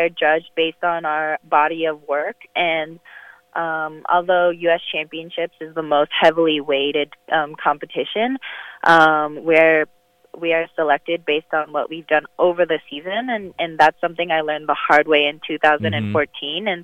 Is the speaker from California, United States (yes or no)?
yes; California, United States; Yeah, I'm from Southern California, and so, you know, it's always sunny